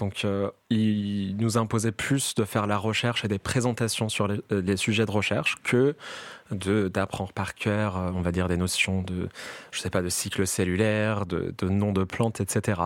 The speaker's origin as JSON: {"language": "French", "town": "Yazd", "region": "Yazd Province", "country": "Iran", "said": "je viens de l'Iran. Je viens d'une ville qui s'appelle Yazd. C'est une petite ville, enfin c'est pas une petite ville, entre Lyon et Marseille on va dire en termes"}